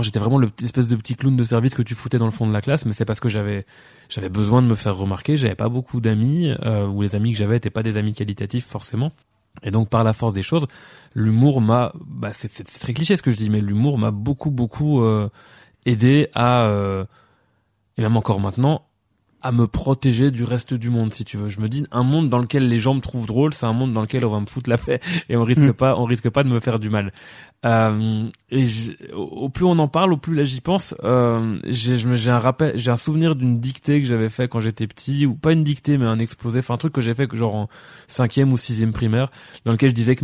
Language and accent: French; La Louvière, Wallonia, Belgium; born there; Alors moi, je suis né à La Louvière, le 19 juin 1985. J'ai habité à Péronne-les-Binches.